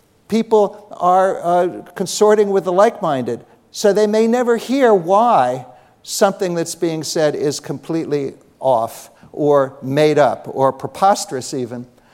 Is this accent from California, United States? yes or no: yes; California, United States; I come from California where we have referenda, ballot propositions, initiatives all the time.